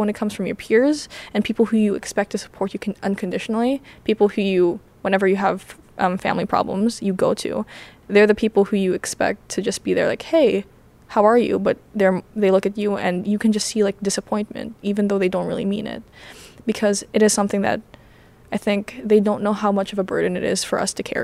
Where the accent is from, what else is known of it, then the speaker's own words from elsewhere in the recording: Philippines; because I'm Filipino